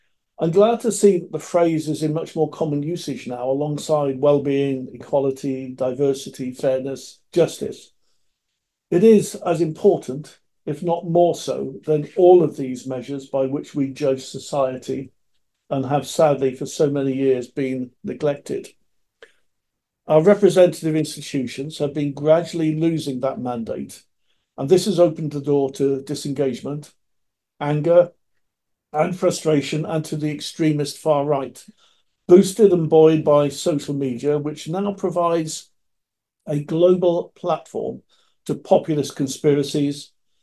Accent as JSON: {"language": "English", "region": "Wales", "country": "United Kingdom", "said": "as a Welsh Labour member for 52 years now, I'm proud of the reforms achieved since the 1970s."}